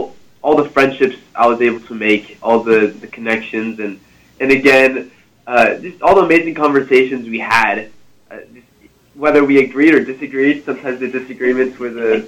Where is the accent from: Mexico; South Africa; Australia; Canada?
Mexico; now in United States; since I grew up in Mexico, I took the seal of biliteracy. I got the state and global seal of biliteracy in Spanish, and I got the state seal of biliteracy in French.